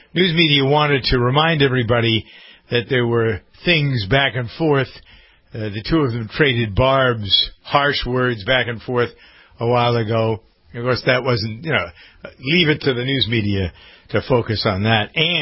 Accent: New England, United States; I grew up a Congregationalist in New England.

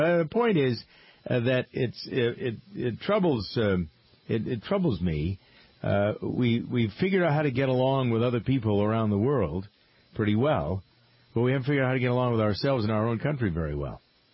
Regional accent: Framingham, Massachusetts, United States; one of the things that I most appreciate out of growing up in Framingham, Massachusetts, was the diversity.

